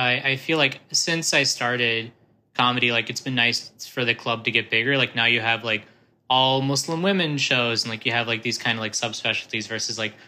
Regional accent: Virginia, United States; moved away as an adult; now in New York, United States; No. I grew up in Virginia.

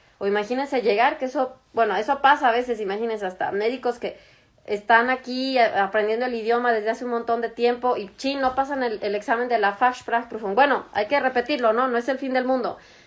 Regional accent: Mexico; Yo soy mexicana, ¿ok?

